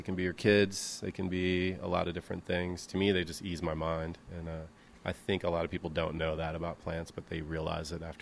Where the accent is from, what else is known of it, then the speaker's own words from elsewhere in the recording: Champaign-Urbana, Illinois, United States; also born or lived in Olympia; I'm from here. I'm from Champaign-Urbana. I went away to college in the Olympia, Washington, to go to the Evergreen State College in like 1992. I was out there for 7 years.